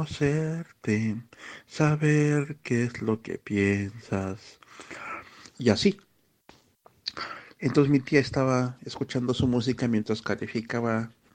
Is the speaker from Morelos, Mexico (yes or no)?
yes; Cuernavaca, Morelos, Mexico; de Cuernavaca y voy a contarles una pequeña historia